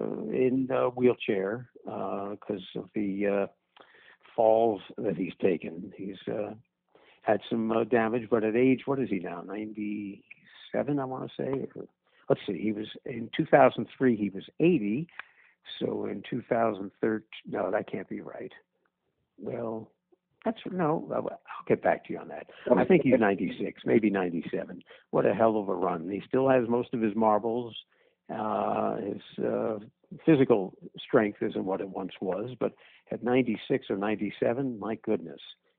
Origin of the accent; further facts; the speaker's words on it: New York, United States; I grew up in New York and fell in love with radio disc jockeys.